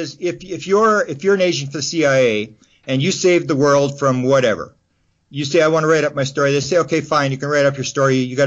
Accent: Canada; I'm from Canada.

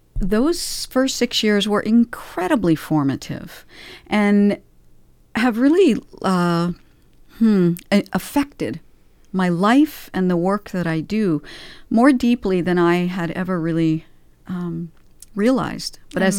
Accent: New Jersey, United States; born there; Well, I was born in New Jersey.

